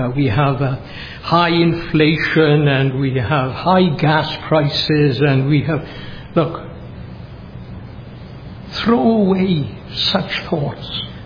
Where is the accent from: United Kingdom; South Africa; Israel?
United Kingdom; Wales; I mean, I'm Welsh. My father was Welsh. My mother was Welsh. And we go back a long way.